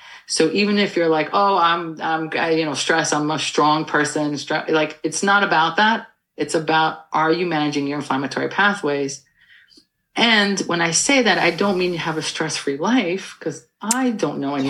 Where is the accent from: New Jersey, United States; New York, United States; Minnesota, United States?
New York, United States; I'm such a New Yorker. It's crazy.